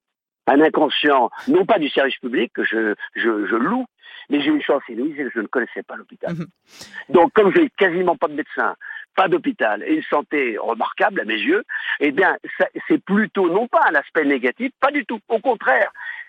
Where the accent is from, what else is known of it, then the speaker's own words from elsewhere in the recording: Paris, Île-de-France, France; Je suis parisien, intramuros. Et je suis dans une région qui s'appelle le Gard.